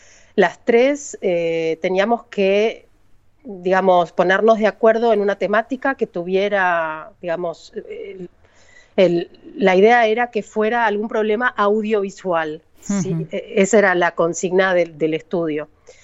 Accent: Argentina; no hablamos de extensiones como en Argentina, que tenemos un país enorme

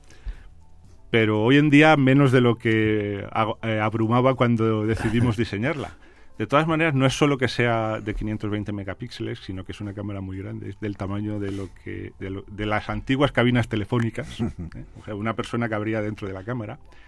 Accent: Spain; los españoles que participamos en este proyecto, que somos grupos de Barcelona y de Madrid

